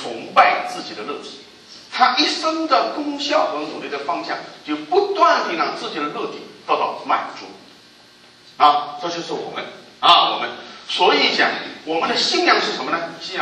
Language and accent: Chinese; China; 我们在国内长大了